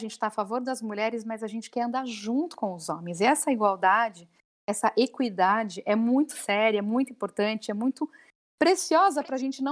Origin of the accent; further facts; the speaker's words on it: Brazil; A gente é brasileira, a gente é mulher.